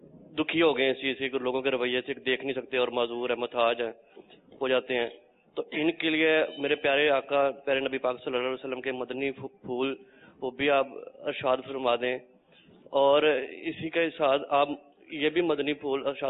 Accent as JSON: {"language": "Urdu", "town": "Faisalabad", "region": "Punjab", "country": "Pakistan", "said": "اور میں فیصل آباد سے آیا ہوں اور میں ایک نابینا ہوں"}